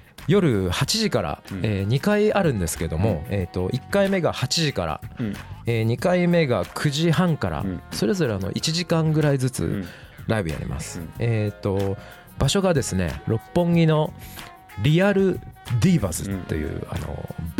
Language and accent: Japanese; Shizuoka, Japan; 今は都内多かったり、たまにあの名古屋とか、最近はあの地元が静岡なんですけど、